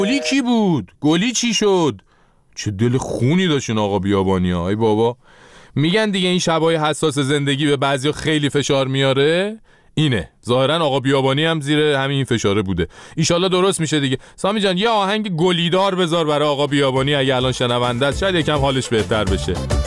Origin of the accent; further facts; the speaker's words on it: Iran; ولی خب به عنوان یه ایرانی خدمت خانم آقایون آمریکایی قانونگذار